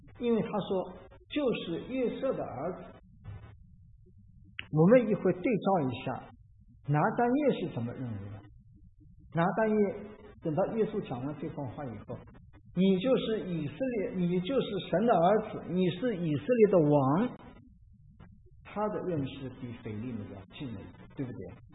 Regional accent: Shanghai, China; 这里有上海人，我也上海人

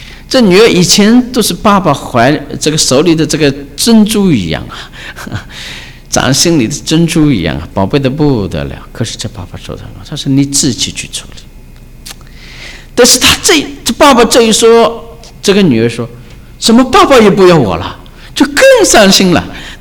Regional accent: China; 对我们，特别是对我们中国人来说，啊，这很难。

